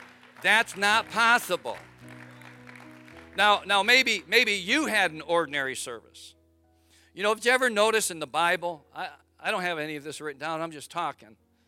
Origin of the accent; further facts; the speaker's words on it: Wisconsin, United States; You know, I told you I'm from Wisconsin. Wisconsin's America's Dairyland. We have more cows in Wisconsin than we do people.